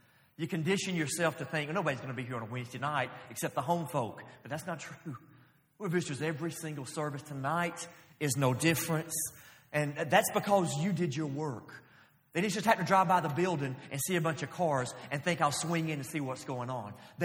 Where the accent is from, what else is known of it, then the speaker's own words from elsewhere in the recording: Florence, United States; I was scheduled several months ago to preach in Florence this coming, this Sunday night. My hometown, where my mom and dad are.